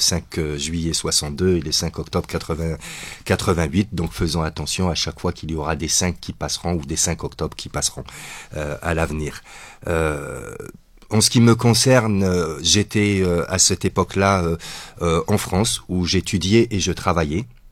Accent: Algeria; et d'abord en tant qu'Algérien, aussi en tant que militant des causes justes

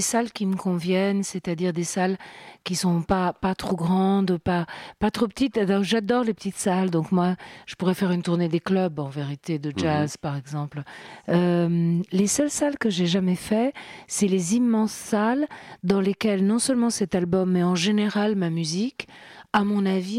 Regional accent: Turin, Piedmont, Italy; French is a second language; Vous savez que je suis de Turin.

